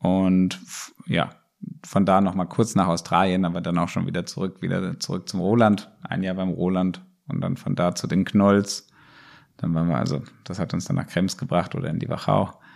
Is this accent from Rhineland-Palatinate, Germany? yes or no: yes; Mainz, Rhineland-Palatinate, Germany; ich komme aus Mainz, ist ja eine echte Weingegend in Deutschland